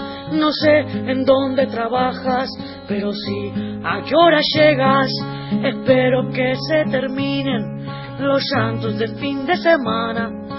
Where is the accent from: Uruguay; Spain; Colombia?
Uruguay; Y ellos me decían como, sos uruguaya